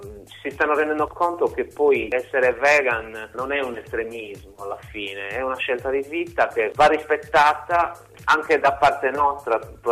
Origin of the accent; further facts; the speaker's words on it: Sassari, Sardinia, Italy; Sono di Sassari, vicino Sassari.